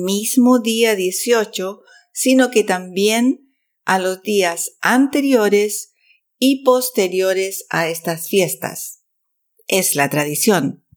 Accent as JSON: {"language": "Spanish", "country": "Chile", "lives_now": "Switzerland", "said": "chilena, vivo en Suiza y soy profesora de español para extranjeros."}